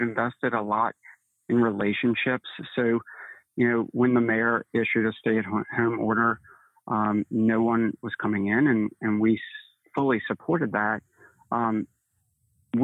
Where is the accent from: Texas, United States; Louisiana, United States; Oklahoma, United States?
Louisiana, United States; New Orleans; I have this nostalgia for streetcars growing up in New Orleans.